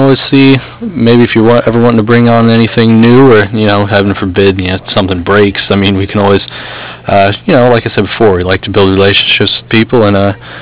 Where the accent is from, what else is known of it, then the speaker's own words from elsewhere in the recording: Great Bend, Kansas, United States; Yeah, like, I grew up in Great Bend, and it was, like, one of the first drag tracks.